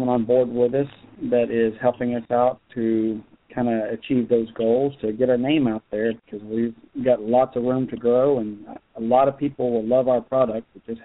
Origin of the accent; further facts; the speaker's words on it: Houston, Texas, United States; also born or lived in Round Rock; Yes, I grew up in Houston and then finished out high school in Round Rock, and we've been back in the Tomball area for approximately 15 years.